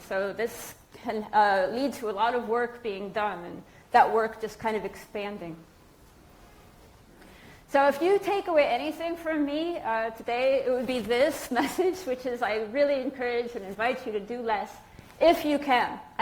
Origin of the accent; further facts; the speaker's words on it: United States; now in Germany; I'm an American living in Germany since 2015, and I mention this because I came to Germany with a very live-to-work mindset